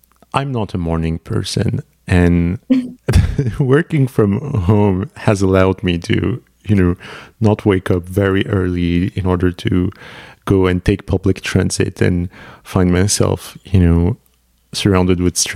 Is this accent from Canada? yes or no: yes; Canada; And in my country, it's a suburb. There's also the fact that I'm Canadian and I'm not used to, you know, the true big cities.